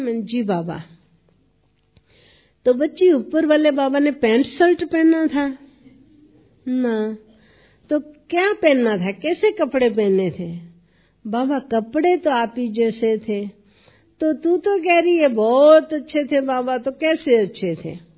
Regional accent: Punjab, India; first language Pahari; तो उस समय मैं पंजाब से आई थी, तो पहाड़ी, पंजाबी और हिंदी तीन मिक्स भाषाएं बोलती थी।

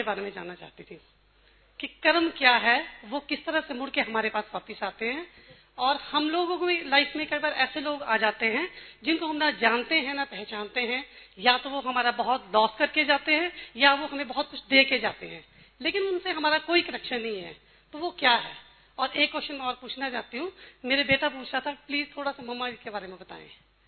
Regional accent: Kangra, Himachal Pradesh, India; मैं कांगड़ा हिमाचल से आई हूँ।

